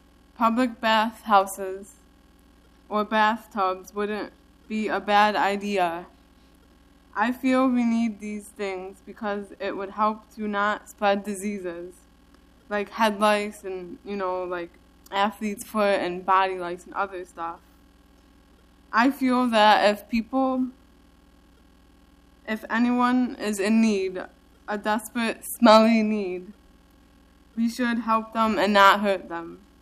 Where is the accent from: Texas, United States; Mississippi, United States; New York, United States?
New York, United States; now in Portland, United States; This is now the second time I've spoken before all of you. I'm from New York and I've lived in Portland before coming back in January.